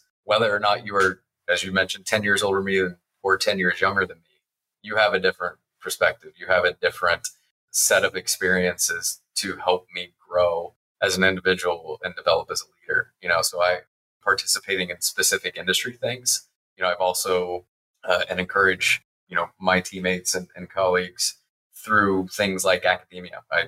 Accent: Ohio, United States; I grew up in Central Ohio. I grew up about 30 miles east of here

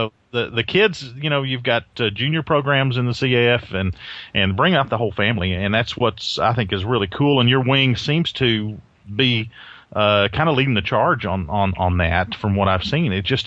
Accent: Lubbock, Texas, United States; I'm originally from Lubbock. I know what that part of the world's all about.

